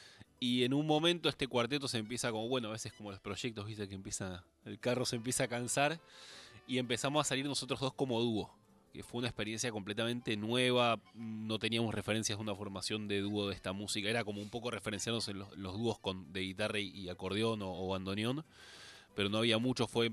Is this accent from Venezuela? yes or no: no; Buenos Aires, Argentina; Yo soy porteño, toco esta música.